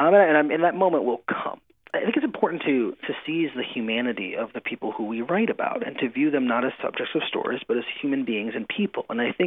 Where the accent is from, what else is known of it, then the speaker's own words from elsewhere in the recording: Cleveland, Ohio, United States; In fact, we're from Cleveland, right?